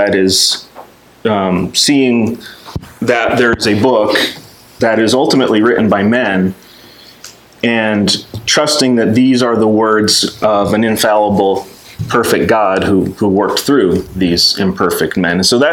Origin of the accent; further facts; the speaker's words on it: Osceola, United States; And we're from Osceola. She goes to school up there in Osceola.